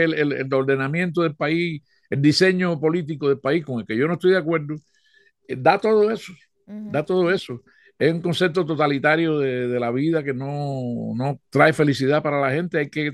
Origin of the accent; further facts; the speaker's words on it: Cuba; also born or lived in Spain; no me fui de Cuba para cantar mis canciones, ni me fui de Cuba para dar mis ideas políticas